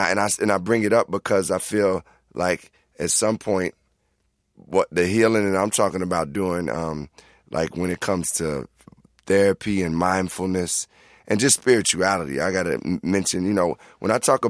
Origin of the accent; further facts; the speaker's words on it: Chicago, Illinois, United States; But I mean, I love Detroit. I'm from Chicago